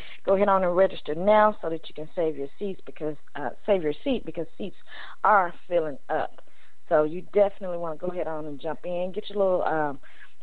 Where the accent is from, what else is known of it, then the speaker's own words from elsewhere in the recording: Memphis, Tennessee, United States; I was so surprised to see that my hometown, Memphis, was demonstrating after some of the violence that took place last week. Go Memphis.